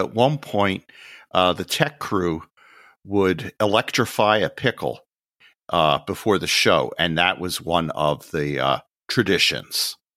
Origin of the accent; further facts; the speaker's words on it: Upper Darby, Pennsylvania, United States; I went to Temple University and I grew up in Upper Darby, you know, but now I'm about 65 miles north.